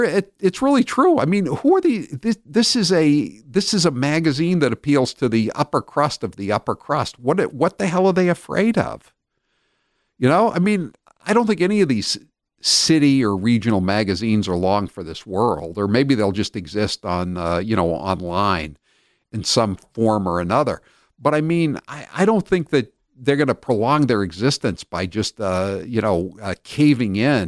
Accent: Massachusetts, United States; I hate to say it because, you know, I'm from Massachusetts.

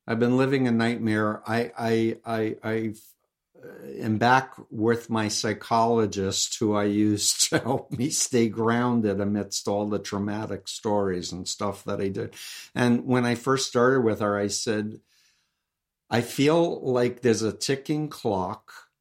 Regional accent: New York, United States; You know, he's a criminal. I'm from New York. I grew up 1.3 miles from him.

